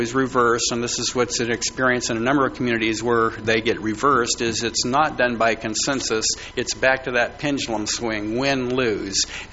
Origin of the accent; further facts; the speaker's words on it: Atascadero, California, United States; being someone born and raised in Atascadero